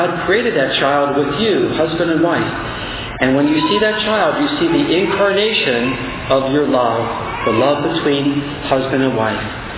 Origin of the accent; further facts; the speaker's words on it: Philadelphia, Pennsylvania, United States; I'm from Philadelphia, so it's really the city of brotherly shove, right?